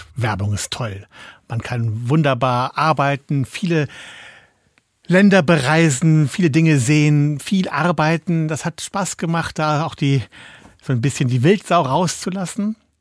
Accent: North Rhine-Westphalia, Germany; Ich bin eine kölsche Jung, ich bin in Nähe von Köln aufgewachsen, ich bin Rheinländer durch und durch.

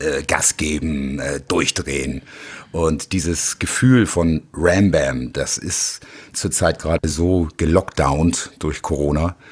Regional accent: Hamburg, Germany; ich bin Hamburger Jung, ich bin hier aufgewachsen. Ich habe meine Freizeit oft auf dem Kiez verbracht.

